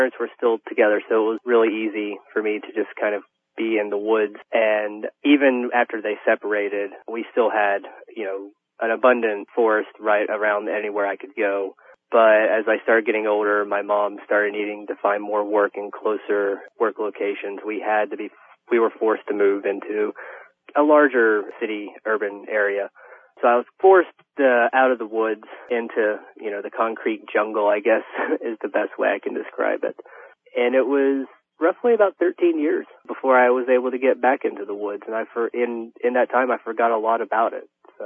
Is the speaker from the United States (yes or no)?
yes; Glendaniel, West Virginia, United States; I'm from a little town called Glendaniel, West Virginia. It's in the southern extraction communities in the central Appalachian Mountains. I live kind of at a hub where most of the surface miners go to and fro from work.